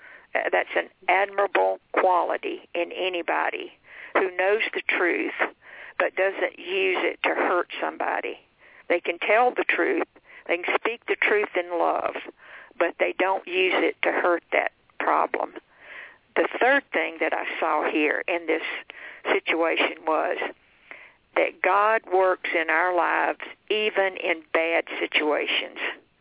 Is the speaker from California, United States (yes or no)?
no; Florence, South Carolina, United States; I'm from Florence, South Carolina, so if any of you guys listening are from Florence, I went to Emmanuel Baptist Church as a teenager, a young girl